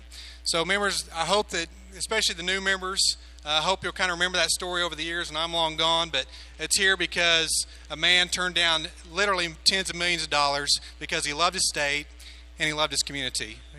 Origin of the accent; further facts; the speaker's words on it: Claremore, Oklahoma, United States; I grew up in Claremore, and I'd gone to the museum a few times